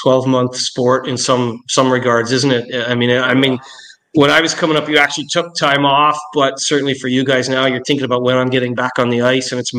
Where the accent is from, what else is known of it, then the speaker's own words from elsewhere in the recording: Newfoundland and Labrador, Canada; now in Ireland; I live in Ireland now, but I'm from Newfoundland.